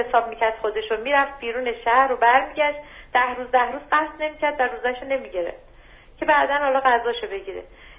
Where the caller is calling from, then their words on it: Tehran, Tehran Province, Iran; ببخشید، از تهران هستم